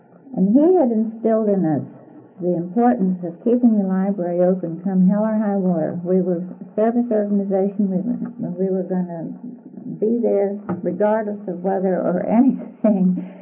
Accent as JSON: {"language": "English", "town": "Frederick", "region": "Maryland", "country": "United States", "tie": "born or raised there", "said": "Well, Frederick was my hometown, and I was pleased for the opportunity to work there close at home"}